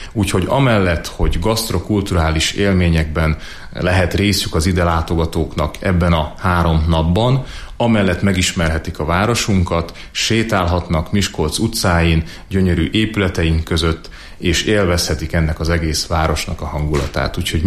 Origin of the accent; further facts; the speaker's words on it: Lučenec, Banská Bystrica Region, Slovakia; now in Hungary; Én eredetileg felvidéki magyar vagyok, és én Losonc városában töltöttem a gyermekkoromat, majd utána költöztem Magyarországra.